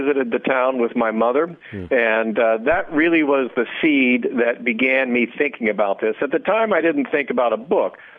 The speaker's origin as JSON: {"language": "English", "town": "Lancaster", "region": "Michigan", "country": "United States", "tie": "born or raised there", "said": "really is going right through the middle of a town I know well. It's my hometown."}